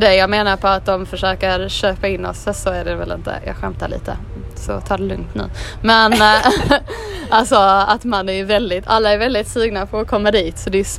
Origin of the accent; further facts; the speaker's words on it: Bjärred, Skåne, Sweden; huset i Bjärred, eller där jag växte upp mest i alla fall